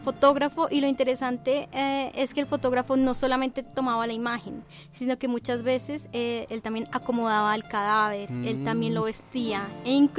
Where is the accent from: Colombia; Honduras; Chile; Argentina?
Colombia; Bogotá; Bueno, yo soy de Bogotá